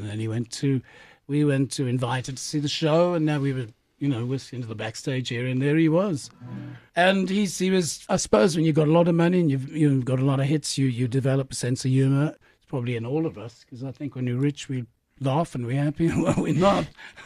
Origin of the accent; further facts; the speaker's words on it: Pretoria, Gauteng, South Africa; now in Las Vegas, United States; You can imagine, I come from Pretoria, you know.